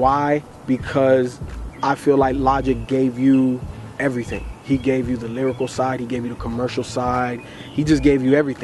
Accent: Chicago, Illinois, United States; born there; I'm from Chicago, born in... not really raised, but I was born there. I know the streets. I've been there.

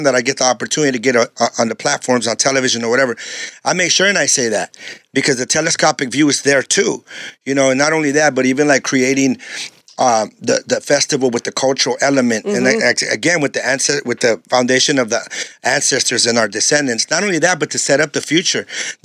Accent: San Diego, California, United States; Yeah, I grew up in San Diego, you know, but every school that I went to every school because I got kicked out of all the schools.

